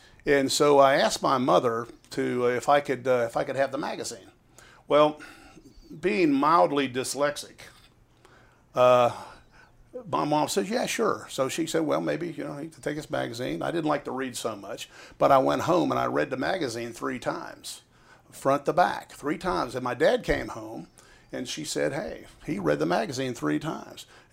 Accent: Ireland; And being an Irishman like I am, I'm a bit temperamental.

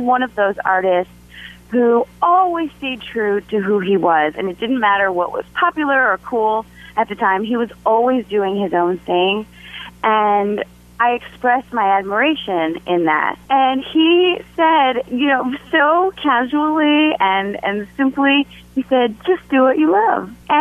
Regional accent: Philadelphia, Pennsylvania, United States; I grew up in Philadelphia, so I worked with Gamble and Huff coming up

